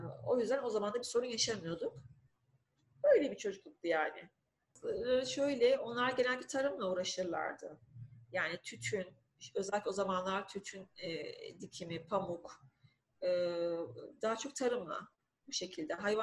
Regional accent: Büyükkale, İzmir, Turkey; İzmir'in Tire ilçesinin Büyükkale köyünde doğdum. Yani doğduğum köy gayet güzel bir köydü. Hani Ege'nin güzel bir köyüydü. Nahiye gibi bir yerdi zaten.

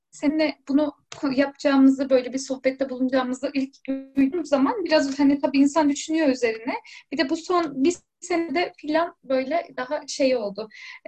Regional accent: Istanbul, Turkey; Yani ben 1993'te İstanbul'da doğdum. Bir mahallede yaşıyorduk. Böyle daha ortalama yoksul olan insanların yaşadıkları bir mahalleydi. İki artı bir evde oturuyorduk. Büyük bir aileydik.

